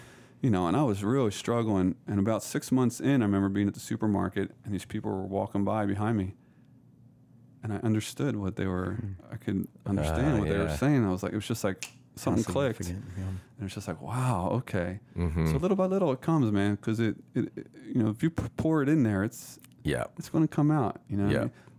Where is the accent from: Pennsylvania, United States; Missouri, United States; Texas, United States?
Pennsylvania, United States; Philadelphia; I'm from Philly, which is the city of liberty, you know, and so we like freedom too.